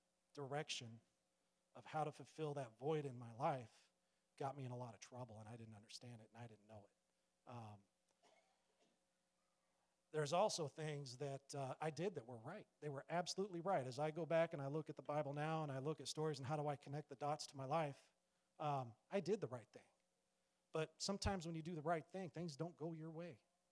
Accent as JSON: {"language": "English", "region": "California", "country": "United States", "tie": "born or raised there", "said": "At 12 years old, I grew up in Southern California, surfed a lot."}